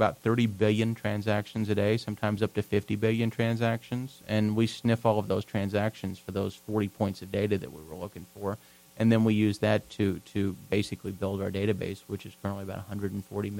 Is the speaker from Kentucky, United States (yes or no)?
yes; Louisville, Kentucky, United States; also born or lived in Delaware / Philadelphia; I grew up here. I spent kind of all my formative years. I went to Doss High School. I attended the University of Louisville. Okay. And then I moved away for 15 years to Delaware, Philadelphia area.